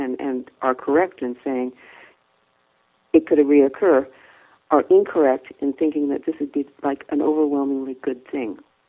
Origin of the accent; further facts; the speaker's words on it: Canada; most of the area I live in right now, because I am Canadian in Ontario, was populated by loyalists.